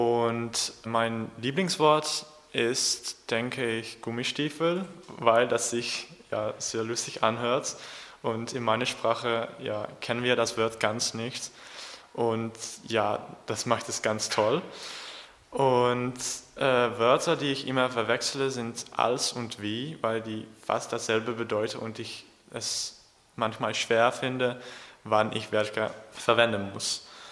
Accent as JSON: {"language": "German", "country": "Netherlands", "second_language": "German", "said": "Hallo alle … aus den Niederlanden. Mein Geburtsjahr ist 2002 und ich lerne Deutsch"}